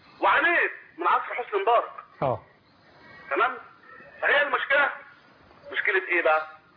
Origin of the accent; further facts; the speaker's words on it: Egypt; إحنا كمصريين